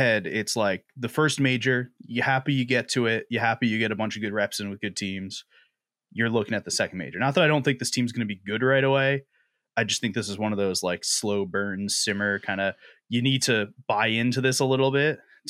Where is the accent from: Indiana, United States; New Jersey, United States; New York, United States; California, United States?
New York, United States; born there; I was born in New York. Like, I can speak English pretty well, supposedly.